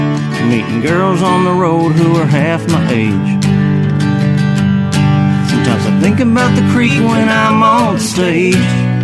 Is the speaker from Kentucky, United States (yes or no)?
yes; Kentucky, United States; This one's called … We're from Kentucky, so It's about being on the road and missing home.